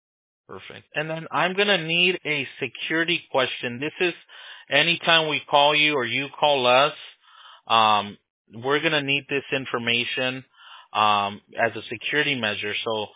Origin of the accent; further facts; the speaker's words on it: Los Angeles, California, United States; first language Spanish; English is a second language; I'm fully bilingual. I mean, Spanish was my first language when I grew up. I mean, I was born in Los Angeles, but you know, my primary language definitely was Spanish. But of course, I mean, I born and raised here in the States.